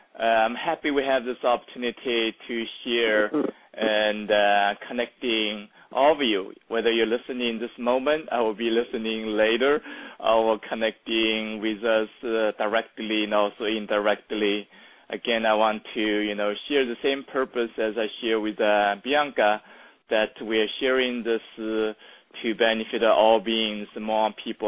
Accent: China; English is a second language; moved away as an adult; now in United States; I was raised in China in a small village and relatively unexposed

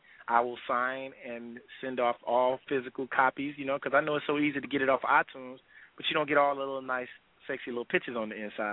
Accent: Tuscaloosa, Alabama, United States; I was born and raised in Roll Tide, Tuscaloosa, Alabama.

